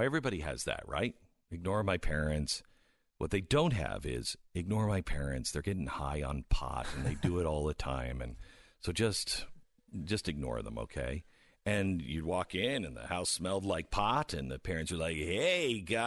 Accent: Seattle, Washington, United States; I mean, that's what I grew up in Seattle.

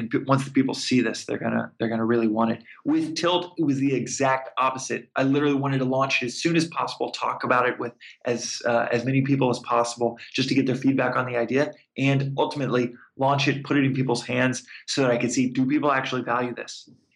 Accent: Texas, United States; But I'm originally from Texas, originally and proudly from Texas.

